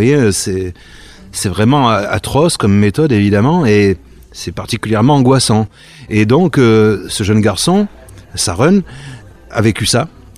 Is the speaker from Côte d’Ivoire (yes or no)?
no; France; lorsqu'on part avec un français, moi je suis français